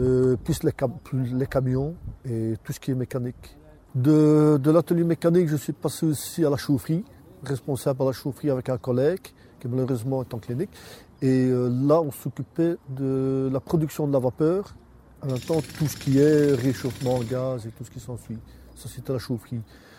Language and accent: French; Anderlues, Wallonia, Belgium; né le 15 du 453 à Saint-Paul. Alors, je suis natif d'Anderlu.